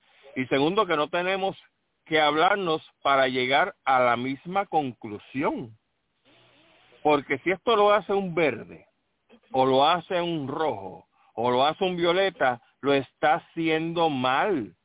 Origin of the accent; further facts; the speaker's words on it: Puerto Rico; nosotros tres tenemos algo en común. Uno, somos puertorriqueños.